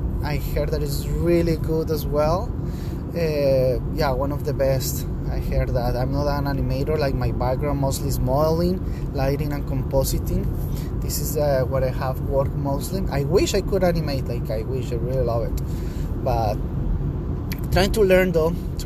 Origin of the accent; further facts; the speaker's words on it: Colombia; English is a second language; I was like, I came from Colombia, and I wanted to change careers and do something different.